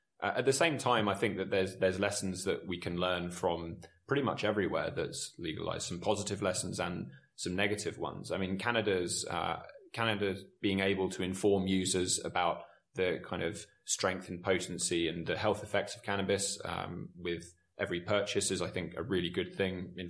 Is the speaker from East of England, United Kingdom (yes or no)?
yes; Southend-on-Sea, East of England, United Kingdom; I grew up near South End